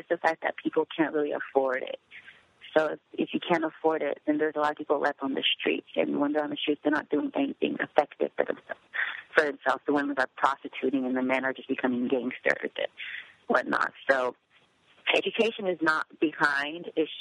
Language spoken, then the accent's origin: English; United States; born there; I was born in the States. My younger sister and I are the only ones in my family that were born in the States. Everybody else is born in Sierra Leone and then migrated to America.